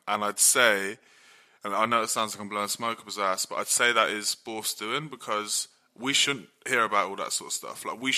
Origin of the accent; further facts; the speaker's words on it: Bristol, South West England, United Kingdom; I'm from Bristol, obviously. I want to go home one day to Bristol and live there and see my family and stuff.